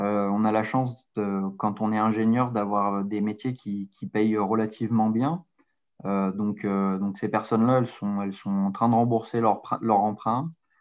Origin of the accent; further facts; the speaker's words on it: Lyon, Auvergne-Rhône-Alpes, France; puisque je suis lyonnais, et donc c'était pas trop loin de chez mes parents non plus.